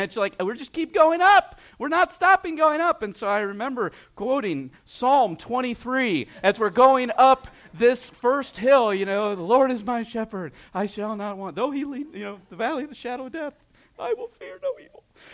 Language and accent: English; Port Clinton, Ohio, United States; So, I grew up in Port Clinton, Ohio, which is like 20 minutes from Cedar Point, you know? And so that was a big part of growing up.